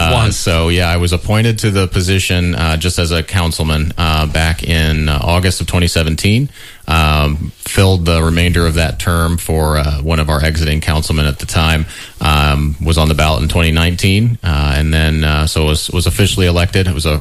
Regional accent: New Bremen, Ohio, United States; also born or lived in Kettlersville, Ohio; I was actually born in Kettlersville, Ohio. So spent a little bit of time there, but by the time I was six, we had moved over to New Bremen. So all of my formative years were spent in New Bremen

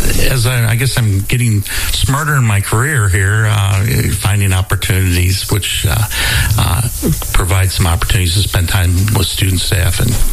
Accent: Sandusky, Ohio, United States; back in high school, I went to Sandusky High School, which is up on the lake, and I grew up on Cedar Point Road, which I think was part of the spot that Neil did.

